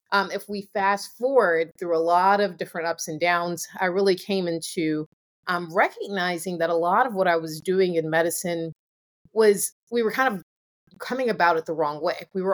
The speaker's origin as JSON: {"language": "English", "town": "Atlanta", "region": "Georgia", "country": "United States", "tie": "born or raised there", "lives_now": "Boston, United States", "said": "Atlanta, which is my hometown, it's obviously not where I live. I'm in Boston now."}